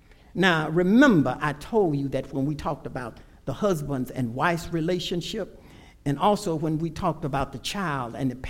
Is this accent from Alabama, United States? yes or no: yes; Alabama, United States; I saw so many folk growing up in Alabama that went to work on Sunday